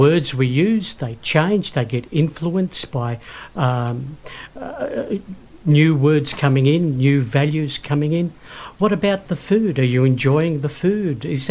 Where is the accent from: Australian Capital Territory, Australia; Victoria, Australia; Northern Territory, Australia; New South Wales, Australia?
New South Wales, Australia; Penrith; I grew up in Penrith. It was pretty white and working class.